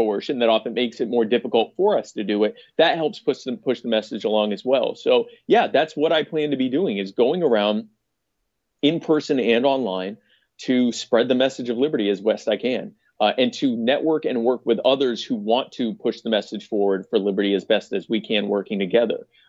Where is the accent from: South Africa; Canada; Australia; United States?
United States; South Carolina; I come from South Carolina where I deal with a lot of mosquitoes.